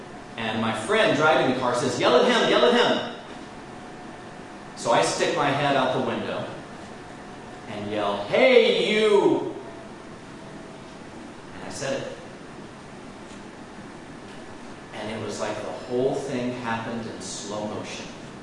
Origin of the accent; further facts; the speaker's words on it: Pensacola, Florida, United States; I grew up in the South, Pensacola, Florida, which is northwest Florida, which is not like Orlando or Miami, for those of you who have been there.